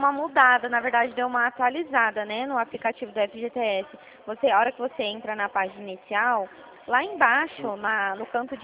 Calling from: Dracena, São Paulo, Brazil; Eu falo do interior de São Paulo.

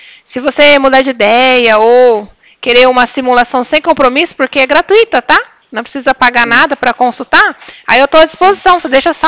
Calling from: Cornélio Procópio, Paraná, Brazil; Eu falo da cidade de Cornélio Procópio, no Paraná.

